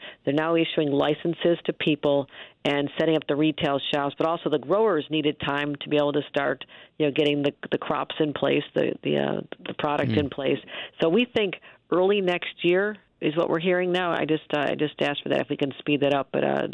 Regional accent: Buffalo, New York, United States; I mean, I'm from Buffalo. It takes me 3 hours to get to Cleveland.

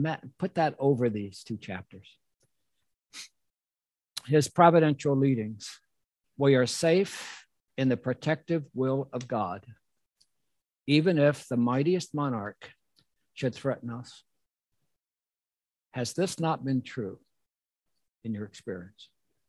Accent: Elmer, New Jersey, United States; born there; I was born in Elmer, New Jersey. Not the end of the world, but you can see it from there.

